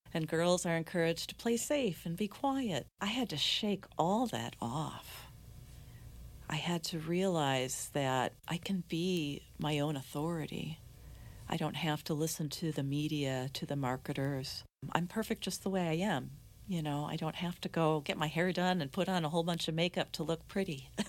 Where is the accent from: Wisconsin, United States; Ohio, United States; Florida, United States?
Wisconsin, United States; now in Minnesota, United States; I'm a transplant from Wisconsin, right? I didn't make any friends here in Minnesota until I had cancer.